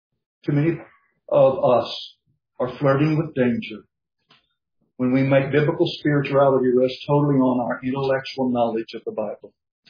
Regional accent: the Ozarks, United States; I grew up in the Ozarks, forgive me. But there we would say he was a spitting image of his Father.

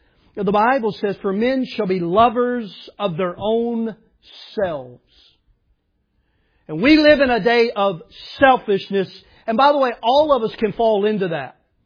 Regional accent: Tennessee, United States; But that's just me. I'm from Tennessee.

